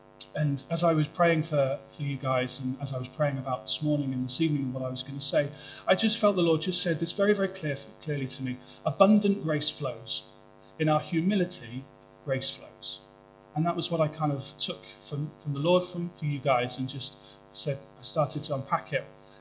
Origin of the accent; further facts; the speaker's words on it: England, United Kingdom; now in Cardiff, United Kingdom; So I'm informed as an Englishman.